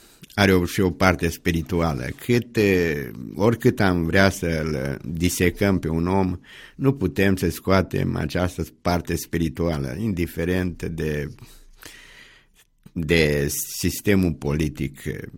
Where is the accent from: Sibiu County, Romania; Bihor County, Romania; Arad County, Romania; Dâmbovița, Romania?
Bihor County, Romania; Hodiș; N-am crescut în Câmpia Turzii, am lucrat în Câmpia Turzii, dar am fost născut în Hodiș, acolo am făcut 4 clase primare, după aia am continuat gimnaziu la Poieni.